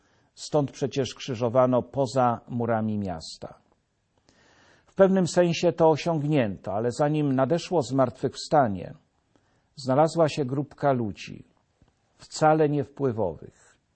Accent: Jelenia Góra, Lower Silesian Voivodeship, Poland; Ten dzień spędzałem już w rodzinnej Jeleniej Górze, idąc najpierw w godzinach południowych ulicami miasta, mojego miasta

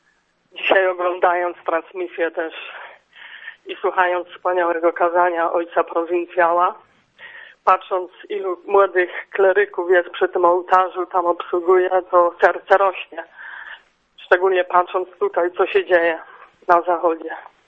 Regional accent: Turza, Lesser Poland, Poland; now in Munich, Germany; Ja pochodzę akurat spod Tuchowa też i od dziecka jeździłam jako dziecko na odpust. To była największa nagroda dla takiego dziecka z małej wsi, jaka jest Turza. A teraz jestem w Monachium

